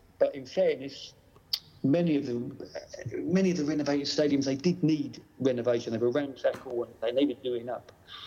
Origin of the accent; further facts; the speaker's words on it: England, United Kingdom; now in Hungary; knowing I'm English